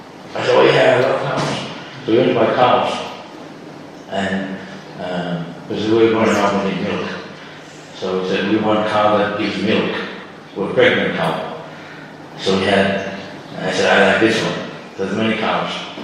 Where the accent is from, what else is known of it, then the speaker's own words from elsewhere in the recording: Shantipur, West Bengal, India; So I grew up in Shantipur. I was born in Shantipur.